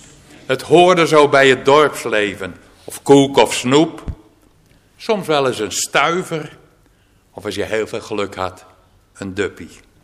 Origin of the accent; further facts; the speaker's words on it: Kollum, Friesland, Netherlands; Ik ben geboren en getogen in Kollum, een dorp in het noordoosten van Friesland.